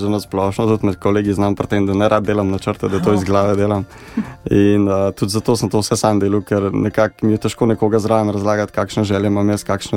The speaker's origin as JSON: {"language": "Slovenian", "town": "Borovnica", "region": "Central Slovenia", "country": "Slovenia", "lives_now": "Podpeč, Slovenia", "said": "včasih sem iz Borovnice, sem se zdaj preselil na kraj jezero pri Podpeči"}